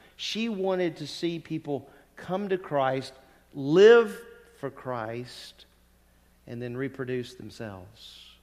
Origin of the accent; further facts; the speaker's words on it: Louisiana, United States; When I was growing up in Louisiana, I was saved at the age of 7.